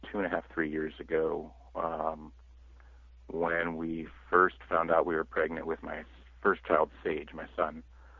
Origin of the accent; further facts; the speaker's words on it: Los Angeles, California, United States; Well, I grew up in Los Angeles.